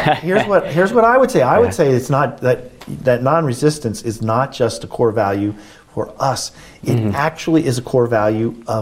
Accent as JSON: {"language": "English", "country": "United States", "said": "I'll speak of that because I'm an American, in the American setting, for so many of us Christians"}